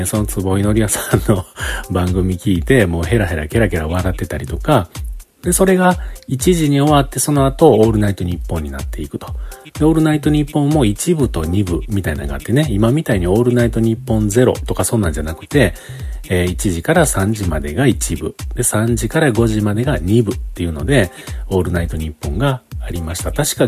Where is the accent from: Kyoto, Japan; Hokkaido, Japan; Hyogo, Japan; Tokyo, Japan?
Kyoto, Japan; 僕京都の人なので、